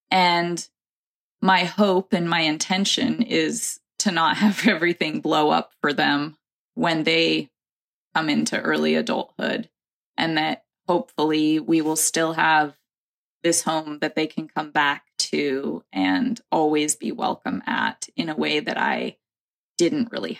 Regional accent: United States; I haven't had any US support since then. And we'll see, but I'm hoping that I'm able to get back out there in my own country

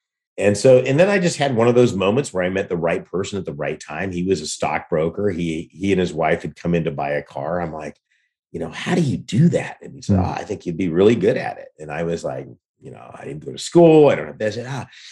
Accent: Santa Barbara, California, United States; I mean, I grew up in Santa Barbara, and that's such a misnomer because it was before it was Santa Barbara.

